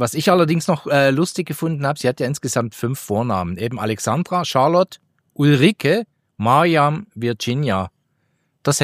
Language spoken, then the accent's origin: German; Switzerland; Bei uns in der Schweiz sind es ja immer 3